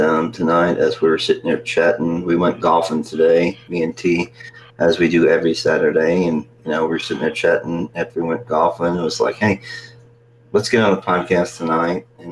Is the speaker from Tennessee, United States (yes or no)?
yes; Nashville, Tennessee, United States; We are from Middle Tennessee, Nashville, Tennessee.